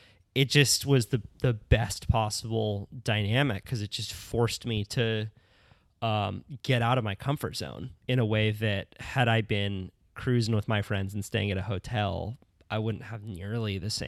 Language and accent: English; Santa Cruz, California, United States; Like, growing up in Santa Cruz, where I was not really into that river culture.